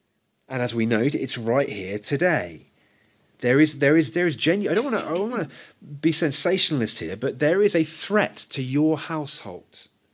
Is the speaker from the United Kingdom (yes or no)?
yes; United Kingdom; We're British. We don't like awkward.